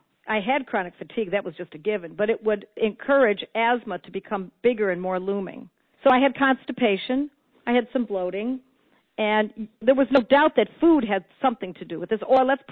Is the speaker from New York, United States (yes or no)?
yes; Buffalo, New York, United States; In my hometown of Buffalo, New York, we had three.